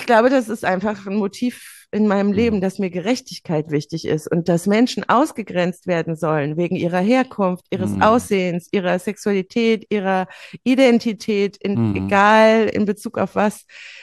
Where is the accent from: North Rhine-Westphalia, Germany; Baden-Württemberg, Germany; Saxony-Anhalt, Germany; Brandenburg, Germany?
North Rhine-Westphalia, Germany; Cologne; als Kölnerin